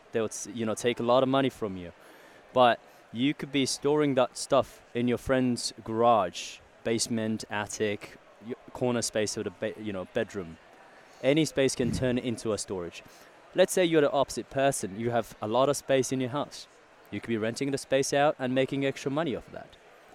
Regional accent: Japan; I'm from Japan.

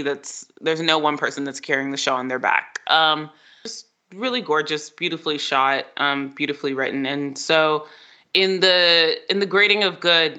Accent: the South, United States; Like, I am from the South, so I have seen every Andy McDowell movie situation that she's been.

